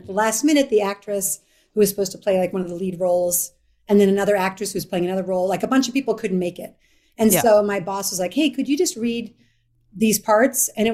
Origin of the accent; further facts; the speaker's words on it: Midwest, United States; I'm from the Midwest. It was very common for people to go to high school after junior high.